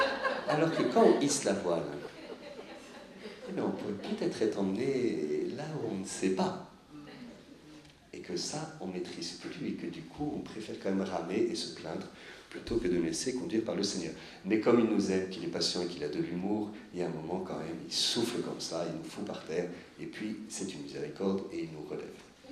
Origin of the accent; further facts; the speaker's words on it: France; nous on est très intelligents parce qu'on est français